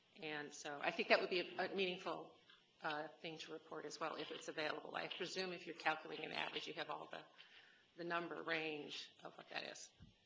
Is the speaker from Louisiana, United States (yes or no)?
no; Alexandria, Virginia, United States; I'm from Alexandria.